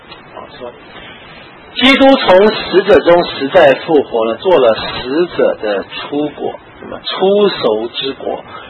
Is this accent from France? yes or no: no; China; 我们中国人喜欢怎么说啊？这个春耕，那么夏种，对不对？